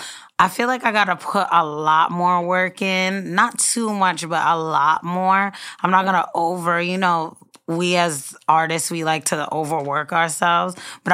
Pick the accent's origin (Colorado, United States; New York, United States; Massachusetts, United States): New York, United States; Mount Vernon; now in Brooklyn, United States; Well, I'm actually from Mount Vernon.